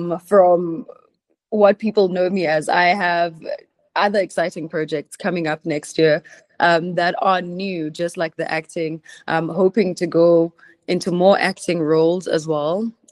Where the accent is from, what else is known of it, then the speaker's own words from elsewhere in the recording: South Africa; as a South African